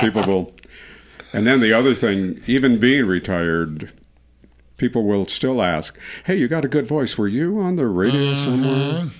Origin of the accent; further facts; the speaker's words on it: Michigan, United States; When I grew up, there was just one radio station.